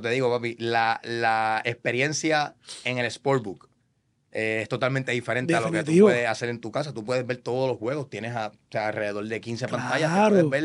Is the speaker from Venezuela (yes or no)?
yes; Cagua, Aragua, Venezuela; yo soy criollo de Cagua.